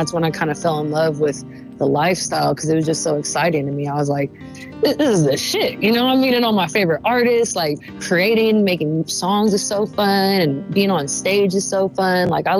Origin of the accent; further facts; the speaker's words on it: Vallejo, California, United States; I've always been into music growing up in Vallejo.